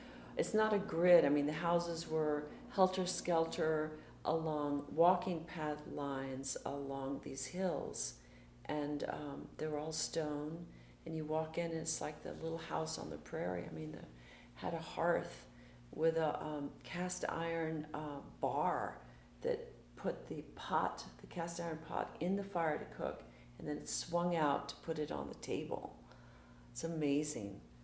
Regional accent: Walterboro, South Carolina, United States; born there; Okay, I was born in Walterboro, South Carolina.

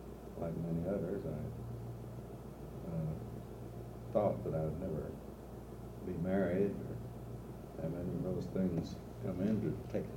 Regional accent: Kirksville, Missouri, United States; born there; Well, I was born in Kirksville, Missouri, 1902, quite a long ago.

